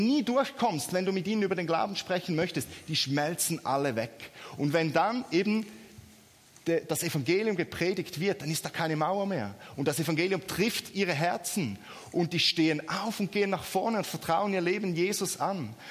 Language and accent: German; Switzerland; ich weiß auch nicht, ob ihr Süddeutschen auch so seid, bei uns in der Schweiz, ja, niemandem zu nahe treten.